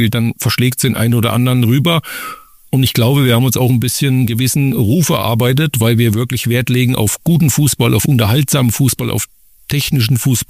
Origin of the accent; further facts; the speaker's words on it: Meiningen, Thuringia, Germany; born there; Ich komme ja ursprünglich aus dem Südthüringer Bereich, bin gebürtiger Meininger.